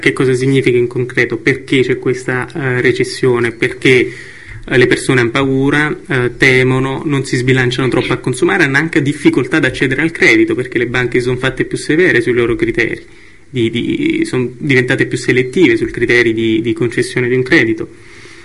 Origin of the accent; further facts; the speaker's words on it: Campania, Italy; io sono campano, quindi almeno dalle mie parti, quando è stato introdotto l'euro, c'erano urla di dolore per strada